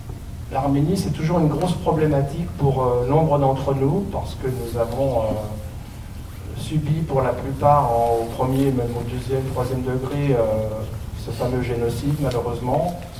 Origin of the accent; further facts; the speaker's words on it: Paris, Île-de-France, France; born there; je suis intégré, je suis né à Paris. Donc, j'ai été très intégré à la culture française, mais je dirais qu'au fur et à mesure de vieillir, on ressent les racines qui reviennent.